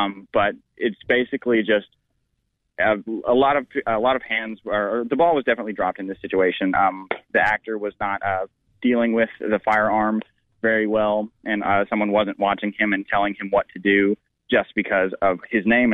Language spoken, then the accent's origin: English; the South, United States; growing up in the South, I've always been told treat a gun like it's loaded at all times